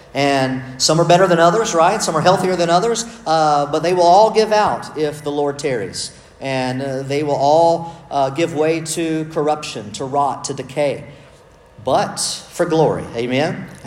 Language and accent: English; Texas, United States; I'm from Southeast Texas. I just really cannot do it.